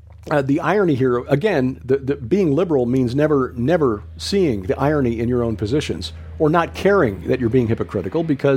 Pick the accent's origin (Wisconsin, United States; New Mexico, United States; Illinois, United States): Illinois, United States; Chicago; Come on, I'm from Chicago.